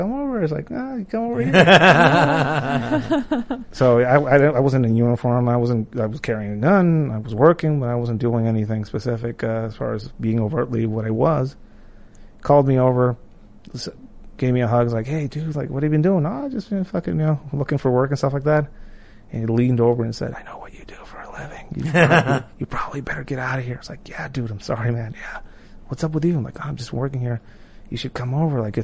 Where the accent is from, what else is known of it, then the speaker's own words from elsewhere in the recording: Tijuana, Baja California, Mexico; for somebody like me, growing up in Tijuana, either it was going into work for a call center